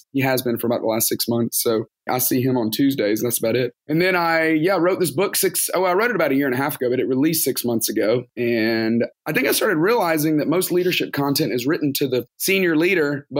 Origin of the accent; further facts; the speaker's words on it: Tuscaloosa, Alabama, United States; now in Atlanta, United States; So I grew up in Alabama, grew up in Tuscaloosa, Alabama. They play football.